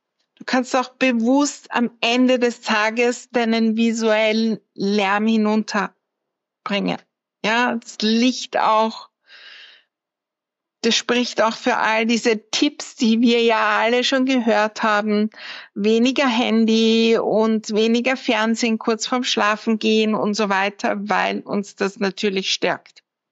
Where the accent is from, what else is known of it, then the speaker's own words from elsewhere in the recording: Lower Austria, Austria; Ich persönlich bin aufgewachsen in der Einflugschneise vom Flughafen Wien.